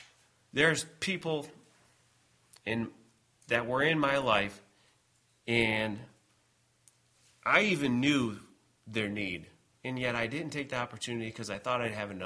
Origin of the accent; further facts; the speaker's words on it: Michigan, United States; And I'm from Michigan, and you understand the laws are different there, right?